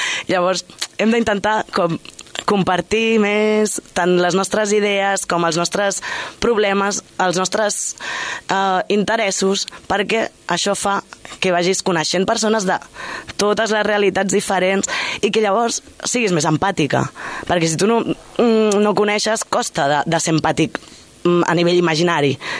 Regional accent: Sabadell, Catalonia, Spain; jo sóc de Sol i Padrís, treballo a Torre Romeu i he treballat a Can Puigcener i a Barberà

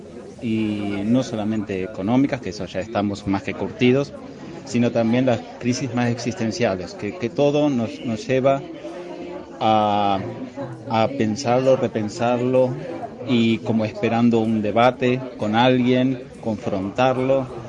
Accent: Argentina; moved away; Soy argentino, llevo casi 20 años viviendo aquí

